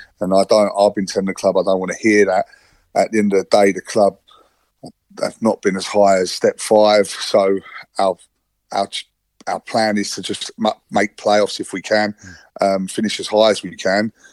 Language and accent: English; Harefield, London, United Kingdom; also born or lived in Norfolk; now in Berkshire, United Kingdom; I don't now live out in Berkshire, but yeah, it was because it was a local club, as in Harefield, Middlesex, where I'm from, born and bred.